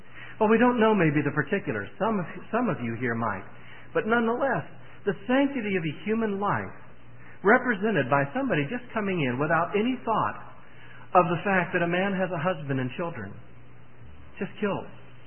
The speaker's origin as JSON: {"language": "English", "country": "United States", "said": "And I must say that hanging my head as an American."}